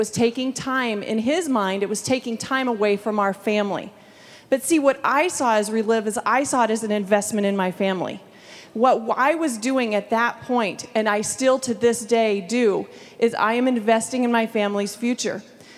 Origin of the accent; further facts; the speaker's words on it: Columbus, Nebraska, United States; from Columbus, Nebraska, and can I say I'm absolutely thrilled to be here.